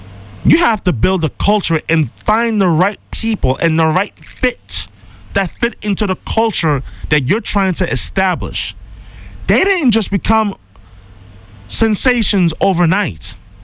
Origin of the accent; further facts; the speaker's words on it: New York, United States; Growing up in New York, as a Giants fan